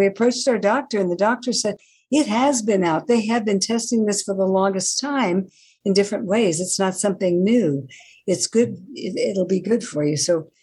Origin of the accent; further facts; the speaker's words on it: New York, United States; But I'll speak to you in my native tongue, because originally I was from New York, so I talk like this, and it's much easier for me to talk like this in any other way.